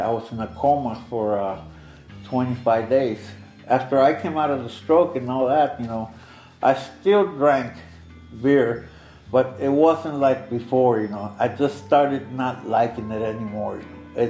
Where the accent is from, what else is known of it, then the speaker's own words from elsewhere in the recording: Chicago Heights, Illinois, United States; I grew up in Chicago Heights. We were that poor, you know.